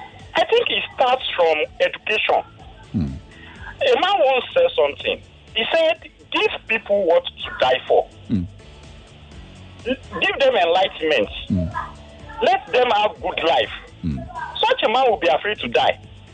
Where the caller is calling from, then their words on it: Ekwe, Imo, Nigeria; from Ekwe.